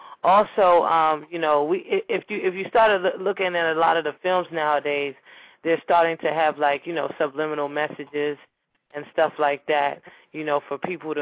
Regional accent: Nigeria; because I'm, like I said, I'm Nigerian, and the Nollywood, the whole Nigerian films have been taking the world by storm.

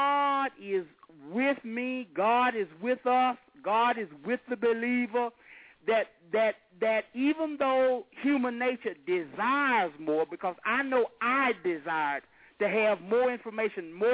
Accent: the South, United States; I mean, that's just the way we were raised in the South.

